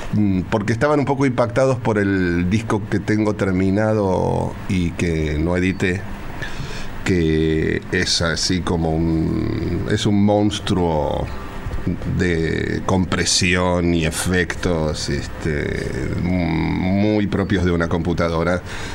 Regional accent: Flores, Buenos Aires, Argentina; oriundo soy de Flores y inclusive viviendo acá ensayaba en Flores

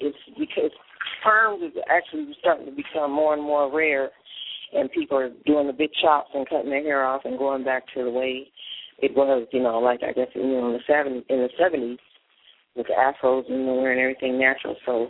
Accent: California, United States; White people in the area. I'm from Southern California.

